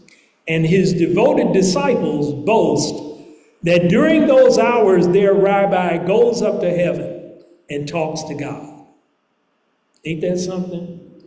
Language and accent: English; Kansas City, United States; I was born here in Kansas City, raised in Kansas City, educated in Kansas City, grew up, played, lived, laughed, and loved right here in Kansas City.